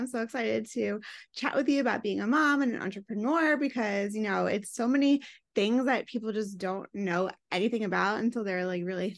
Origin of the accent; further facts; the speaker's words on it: Long Island, New York, United States; So I love New York. I'm from Long Island. But I've always wanted to come to New York.